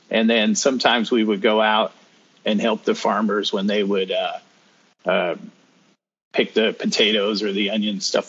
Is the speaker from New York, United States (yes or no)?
no; Greeley, Colorado, United States; Yeah, that was probably the highlight of growing up in Greeley.